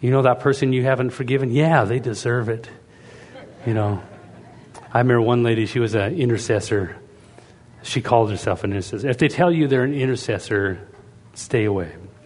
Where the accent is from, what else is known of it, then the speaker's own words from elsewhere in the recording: Canada; I'm Canadian. We don't speak Canadian. We speak English with Canadian accent.